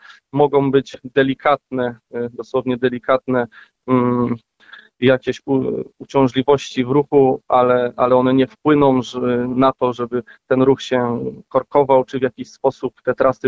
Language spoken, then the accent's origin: Polish; Warmian-Masurian Voivodeship, Poland; ja jestem tutaj z północy kraju, spod Elbląga